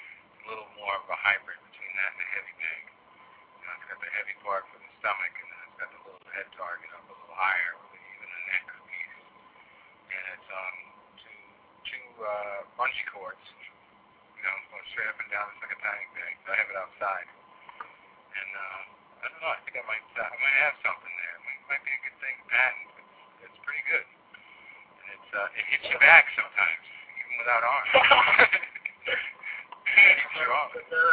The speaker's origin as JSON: {"language": "English", "region": "Massachusetts", "country": "United States", "tie": "born or raised there", "said": "I know I've been through there and around there quite a bit, growing up in Massachusetts."}